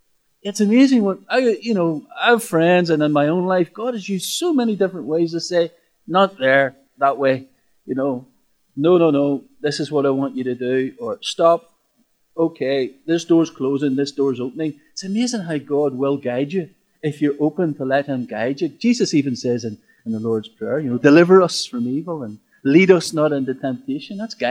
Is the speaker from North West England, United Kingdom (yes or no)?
no; Belfast, Northern Ireland, United Kingdom; I grew up in North Belfast at a time whenever things in Northern Ireland were not great, to say the least.